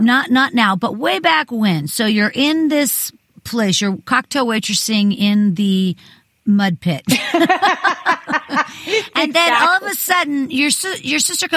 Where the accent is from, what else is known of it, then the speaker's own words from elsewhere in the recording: Pittsburgh, Pennsylvania, United States; I'm from Pittsburgh.